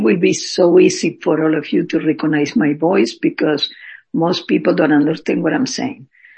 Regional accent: Houston, Texas, United States; English is a second language; Obviously, English is my second language, but I believe that it's not my brain. It's a problem of, you know, that's my vocal cords. I was a member before. I'm from Houston.

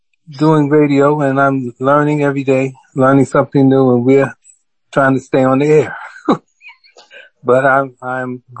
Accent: New York, United States; now in Montgomery, United States; I'm originally from New York. They call me a transplant, but my parents are from the South. And so we are part of the migration back to the South.

